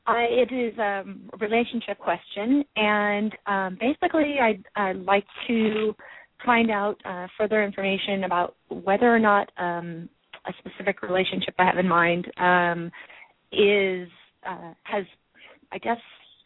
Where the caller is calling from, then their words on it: Los Gatos, California, United States; Los Gatos, California.